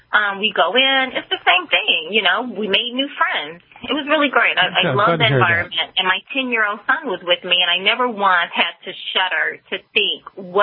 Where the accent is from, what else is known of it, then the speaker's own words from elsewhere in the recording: United States; And I'm very grateful to God that I'm an American.